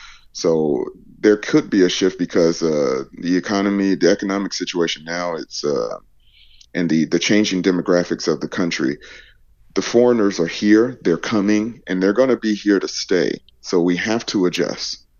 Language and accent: English; Atlanta, Georgia, United States; I'm from Atlanta, so I have no problem being the black sheep.